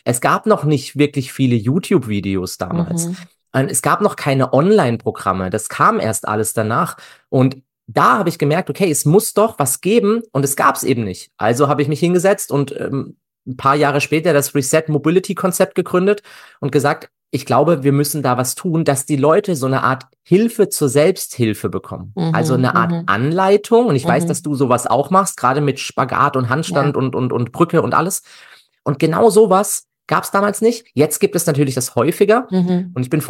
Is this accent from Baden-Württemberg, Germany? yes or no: yes; Freiburg, Baden-Württemberg, Germany; Ich bin aus Freiburg im wunderschönen Breisgau im Südschwarzwald und wohne da mit meiner Frau und meinem kleinen Kind.